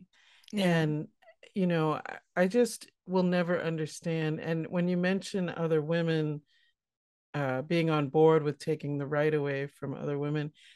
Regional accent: Northeast, United States; Well, I think, you know, growing up in the Northeast

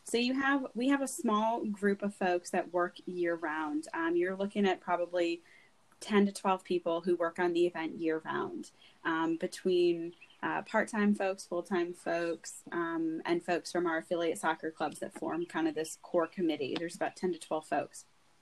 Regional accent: New York, United States; And as a New Yorker who didn't understand what beach culture was, I had to embrace the beach culture a little bit.

